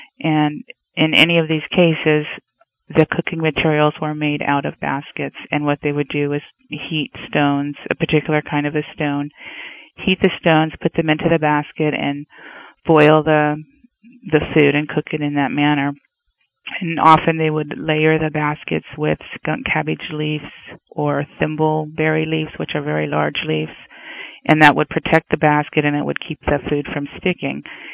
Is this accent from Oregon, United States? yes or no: yes; Oregon, United States; I'm from the Confederated Tribes of Grand Ronde, which is in northwestern Oregon.